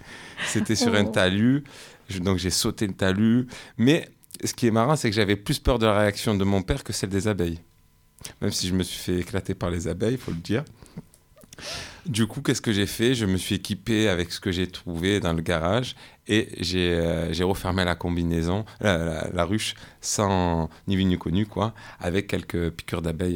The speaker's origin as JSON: {"language": "French", "region": "Provence-Alpes-Côte d'Azur", "country": "France", "tie": "born or raised there", "said": "Donc, me présenter, ben, je suis un habitant marseillais, maintenant depuis quelques années, mais je suis natif de la Provence, de là où il y a les lavandes, les oliviers, même si Marseille, ça fait partie de la Provence."}